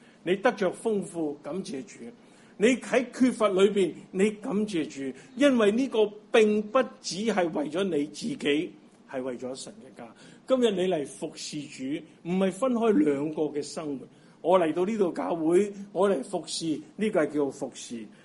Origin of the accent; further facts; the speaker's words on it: China; 我哋中国人每个细路咧，佢最大嘅贡献就系乖啲嘅啫。